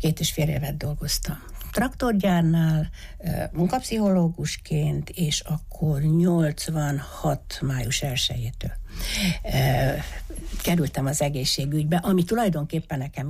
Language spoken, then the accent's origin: Hungarian; Reghin, Mureș County, Romania; Szászregenben születtem, 74-ben érettségiztem ugyanott.